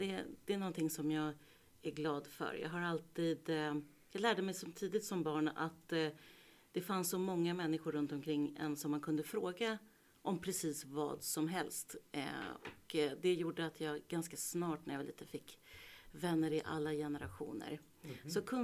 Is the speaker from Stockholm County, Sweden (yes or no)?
yes; Stockholm, Stockholm County, Sweden; Och jag växte upp i Högdalen och den här platsen i Stockholm som på 70-talet var, upplevde jag från mitt perspektiv, oerhört öppen.